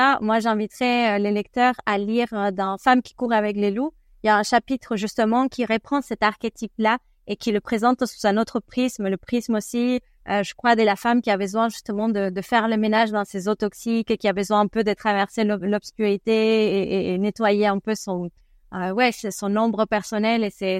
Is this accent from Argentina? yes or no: yes; Argentina; c'est quelque chose qui est présent aussi chez moi en Argentine